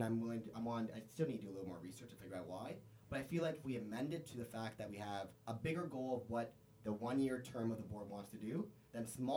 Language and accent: English; Windsor, Ontario, Canada; I was living there for 10 years, then I came here for high school, but I'm technically from Windsor, Ontario.